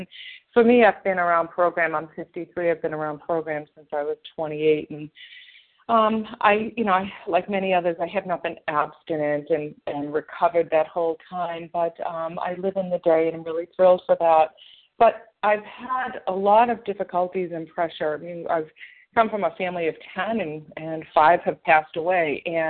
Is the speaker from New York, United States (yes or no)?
no; Massachusetts, United States; I'm from Massachusetts